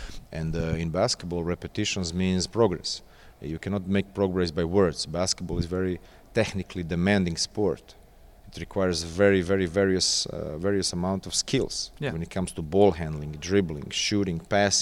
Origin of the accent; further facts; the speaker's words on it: Zagreb, City of Zagreb, Croatia; English is a second language; great basketball personality in my hometown Zagreb, to be his assistant. And I was 23.